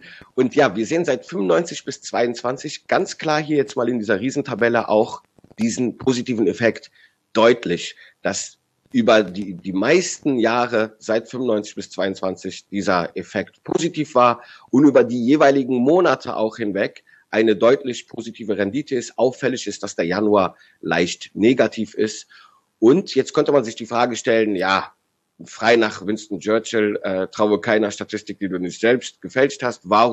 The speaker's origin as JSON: {"language": "German", "region": "Rhineland", "country": "Germany", "said": "wie ich als Rheinländer sage, da ist was im Busch"}